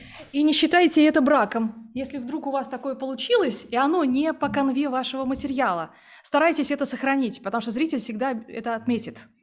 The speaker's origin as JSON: {"language": "Russian", "town": "Kursk", "region": "Kursk Oblast", "country": "Russia", "lives_now": "Oryol, Russia", "said": "Я работала в Орле, а сама я из Курска. В Курске начинала свою профессиональную деятельность, а потом, когда вышла замуж, уехала в Орел"}